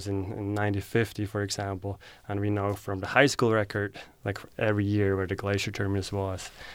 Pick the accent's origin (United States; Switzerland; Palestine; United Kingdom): Switzerland; There are quite a few small glaciers. They were already small when I grew up, and some of them have gone away.